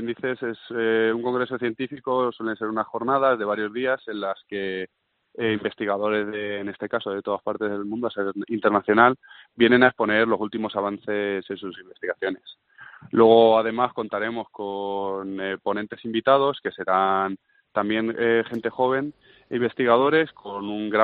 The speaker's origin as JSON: {"language": "Spanish", "town": "Cuenca", "region": "Castilla-La Mancha", "country": "Spain", "tie": "born or raised there", "said": "tres de nosotros somos naturales de Cuenca, con lo cual, como conquenses siempre hemos tenido mucho orgullo del patrimonio paleontológico que tiene esta región"}